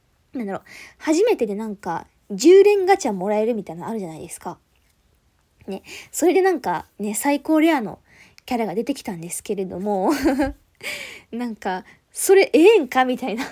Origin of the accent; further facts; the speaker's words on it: Tohoku, Japan; 出身地はまあ今回東北の方なんですけれども